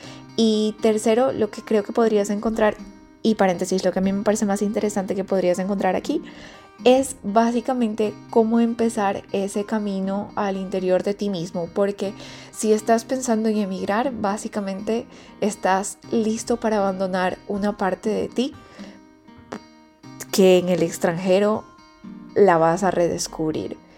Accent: Ecuador; moved away as an adult; also born or lived in United States / Brazil / Spain; soy de Ecuador. Tengo ya más o menos 3 años fuera de Ecuador y hace alrededor de unos 6 años decidí salir del país

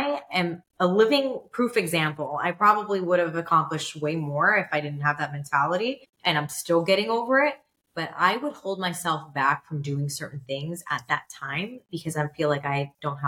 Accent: New York, United States; Yeah, I'm from New York.

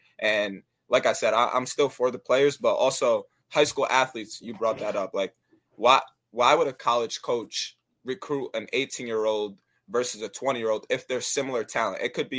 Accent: Albany, New York, United States; so I'm from Albany

